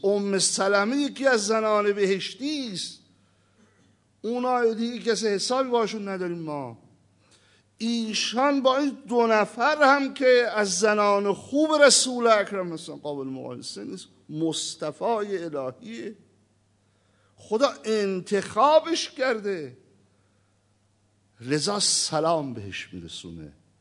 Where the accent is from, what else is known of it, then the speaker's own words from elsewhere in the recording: Iran; شما هم که ایرانی هستید، ما هم ایرانی هستیم